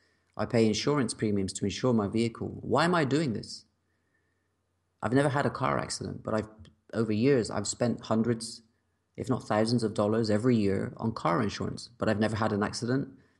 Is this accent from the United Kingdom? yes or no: yes; England, United Kingdom; now in Croatia; what am I doing here in this small town in Croatia as an Englishman?